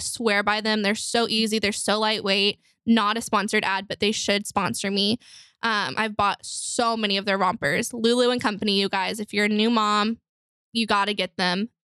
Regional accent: Flower Mound, Texas, United States; Texas, Flowermound specifically.

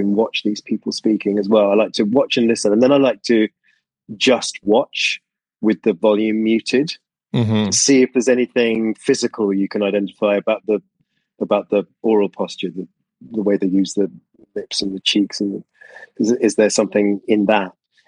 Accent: South East England, United Kingdom; I was raised in the suburbs of London to the south, but because of my job and because I've traveled such a lot, and you know, it's been a long time since I've been a child in Surrey

